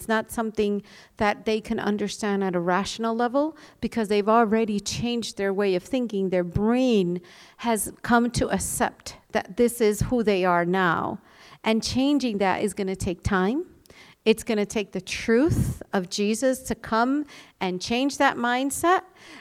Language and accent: English; Puerto Rico; I'm from Puerto Rico.